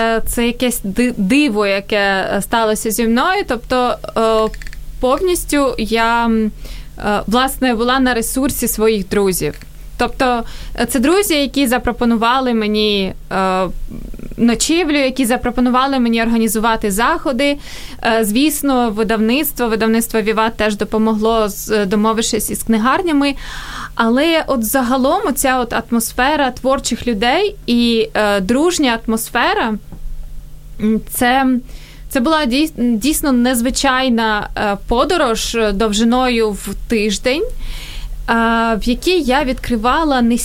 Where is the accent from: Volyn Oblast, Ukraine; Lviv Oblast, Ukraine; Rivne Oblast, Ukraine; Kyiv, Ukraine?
Kyiv, Ukraine; also born or lived in Brovary; Я народилась в Броварах, виросла в Києві, і я вважаю себе киянкою, такою, яка, знаєте, любить це місто от в будь-яких його проявах.